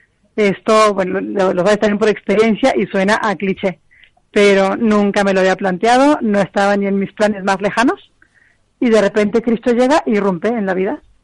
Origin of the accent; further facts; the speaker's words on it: Mexico; moved away as an adult; now in Spain; Soy mexicana y llevo en España 5 años